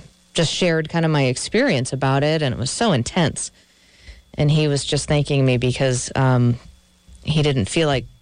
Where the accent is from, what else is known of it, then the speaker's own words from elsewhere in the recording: Massachusetts, United States; My home turf, I'm from Massachusetts.